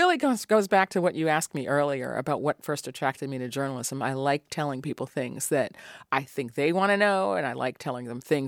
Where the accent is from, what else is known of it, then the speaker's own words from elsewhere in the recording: New York, United States; I mean, I grew up in New York, as you mentioned, and New York is a 3 in 4 newspaper town.